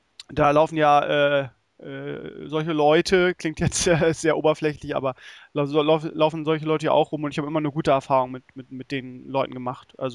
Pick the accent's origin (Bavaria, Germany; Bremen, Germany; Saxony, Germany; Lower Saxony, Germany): Bremen, Germany; ich komme nur aus Bremen-Gröpeling